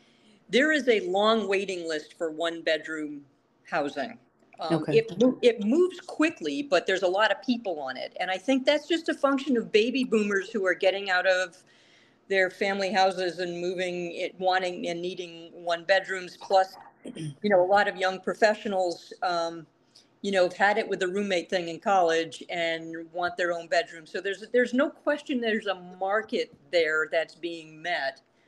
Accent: Winooski, Vermont, United States; I was born and raised in Winooski and have lived here all my life.

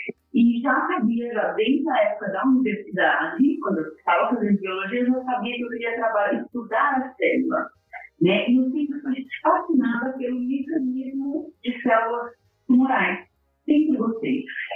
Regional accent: Monte da Cruz, São Paulo, Brazil; Eu sou de Monte da Cruz, São Paulo.

